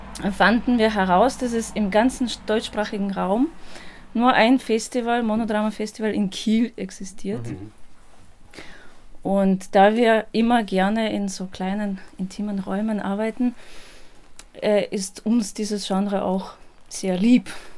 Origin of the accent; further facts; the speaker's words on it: Moscow, Russia; German is a second language; now in Carinthia, Austria; ich komme aus Moskau, aus Großraum, Großstadt, und da leben die Leute so ganz dicht beieinander und es passiert vieles und gleichzeitig.